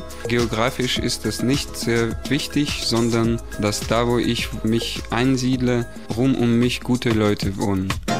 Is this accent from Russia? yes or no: no; Belarus; now in Berlin, Germany; ich komme aus Weißrussland